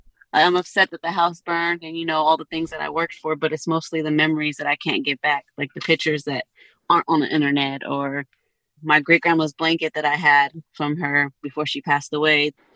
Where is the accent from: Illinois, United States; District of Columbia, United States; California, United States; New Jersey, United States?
California, United States; Pittsburg; now in Napa, United States; To be honest, I'm from Pittsburgh, California. I know it probably sounds really dumb, but I never even heard of Napa.